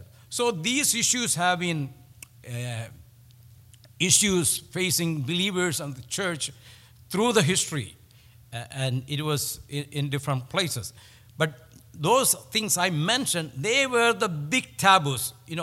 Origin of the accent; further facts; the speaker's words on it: India; Where I am from, where we grew up, in that particular part of India, the assemblies, there were a few things they practiced.